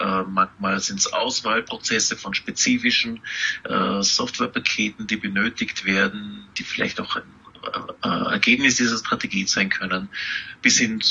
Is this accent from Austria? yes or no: yes; Austria; now in Munich, Germany; die Nähe zu meiner alten Heimat Österreich. Ich bin selbst schon seit 2007 in Deutschland und lebe jetzt, muss ich sagen, eigentlich sehr gerne hier in München.